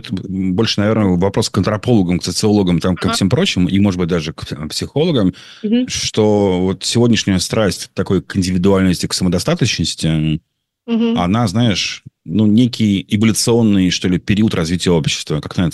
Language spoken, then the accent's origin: Russian; Saint Petersburg, Russia; Я вырос в Ленинграде, в доме, который был, имел 6 подъездов, 9-этажный дом, где мы все друг друга знали